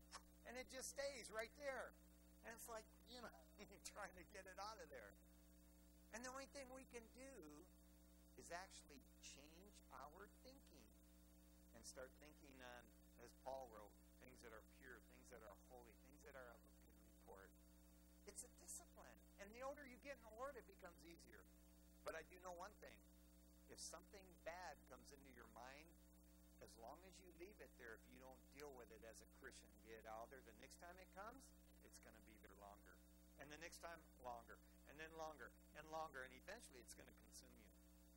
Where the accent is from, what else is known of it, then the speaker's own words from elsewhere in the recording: Eastpointe, Michigan, United States; growing up in East Detroit, Michigan, I'd lay there on the front lawn and see all those stars and galaxies and stuff